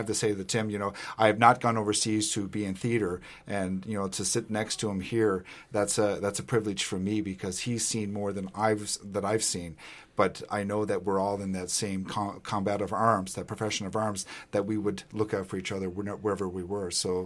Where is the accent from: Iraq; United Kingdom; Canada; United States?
Canada; Newfoundland and Labrador; I remember growing up in Newfoundland, is where I grew up on the northeast coast